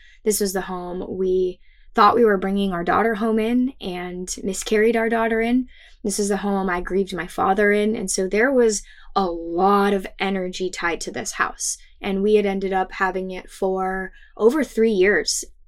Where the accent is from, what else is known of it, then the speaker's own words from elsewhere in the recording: Arizona, United States; moved away as an adult; now in Portland, United States; In essence, we're from Arizona originally, and post-college, we moved to Portland, Oregon to start a new life